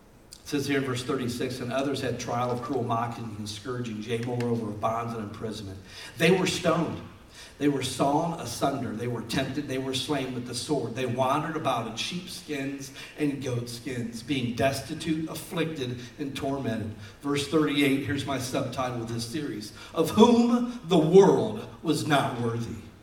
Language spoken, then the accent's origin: English; Canton, Ohio, United States; There's a church I grew up near in Canton, Ohio that has a hall of faith